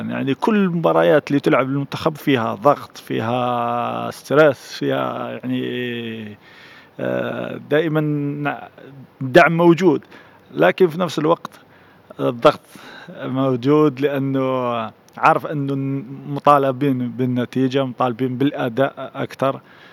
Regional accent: Algiers, Algiers Province, Algeria; انا من العاصمه، من الجزائر العاصمه، من الكابيتال، يعني

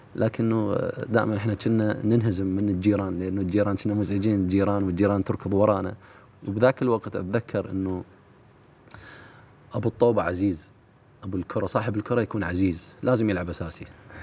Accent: Iraq; خصوصا احنا كعراقيين، يعني الاجواء والظروف اللي عشنا فيها كانت اجواء يعني صراحه مأساويه. ولادتي كانت في حرب بين العراق وايران

